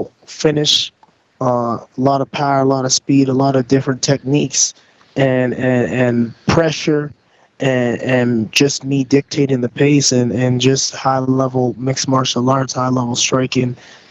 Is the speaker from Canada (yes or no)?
yes; Alberta, Canada; in the city I'm from, I'm from Alberta